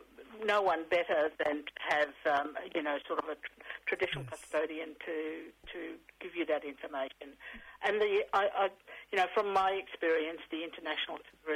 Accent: Queensland, Australia; now in Yeppoon, Australia; I'm from Eastern Gugunyalanji, on the coastline, so we're Jalan clan, and my dad's from the Torres Strait, but I live in Yeppoon.

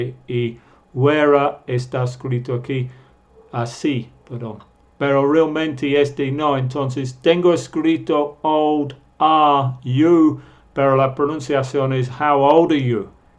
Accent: England, United Kingdom; Spanish is a second language; Generalmente yo, como soy de Inglaterra, en este curso uso el vocabulario británico

